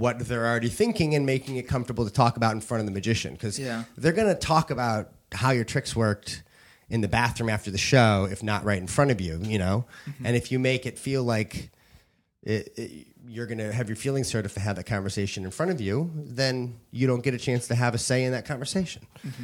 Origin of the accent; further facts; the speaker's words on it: St. Louis, Missouri, United States; growing up in St. Louis, I used to do this show at this little summer community that my family had a cottage at.